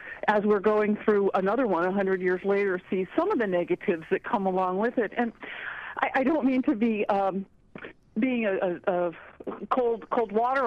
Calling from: Nome, Alaska, United States; I'm calling from Nome, a place that certainly knows how to romanticize the gold rush

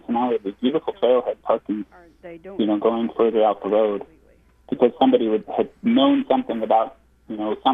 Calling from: Wrangell, Alaska, United States; also born or lived in Petersburg / Ketchikan / Sitka / Juneau; I'm calling from Wrangell, Alaska today. I also live in Petersburg, Alaska.

